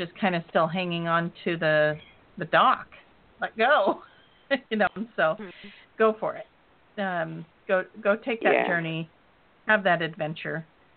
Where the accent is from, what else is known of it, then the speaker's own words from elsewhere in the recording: Oregon, United States; We're both from Oregon, so